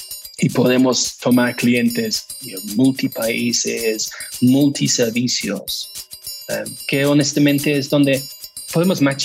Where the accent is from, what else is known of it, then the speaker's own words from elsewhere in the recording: England, United Kingdom; Spanish is a second language; now in Mexico; soy inglés. Llevo 20 años viviendo en México. Esposa mexicana, niñas mexicanas.